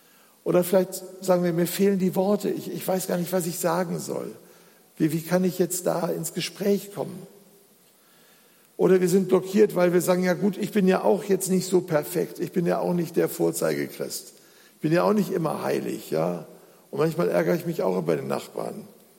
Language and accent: German; Duisburg, North Rhine-Westphalia, Germany; Ich erinnere mich noch, ich komme aus Duisburg, wie der erste türkische Junge bei uns in die Grundschule kam.